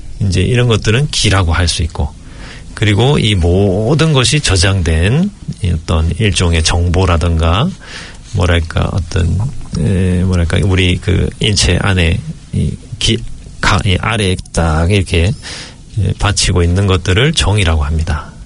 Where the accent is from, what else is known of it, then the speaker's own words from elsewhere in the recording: South Korea; 저희는 한국 사람이니까